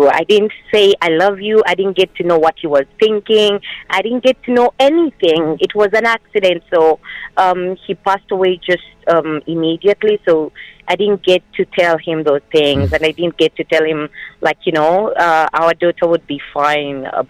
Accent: South Africa; I'm South African.

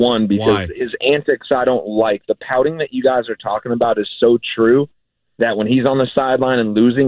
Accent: Maine, United States; now in Charlotte, United States; I've been in Charlotte for about 15 years. I'm from Maine, and I've been a Cam hater.

